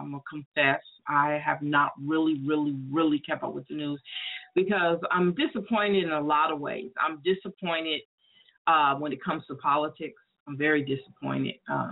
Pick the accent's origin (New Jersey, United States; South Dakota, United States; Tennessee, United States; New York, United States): New York, United States; we used to have what you called block parties when we were growing up in New York.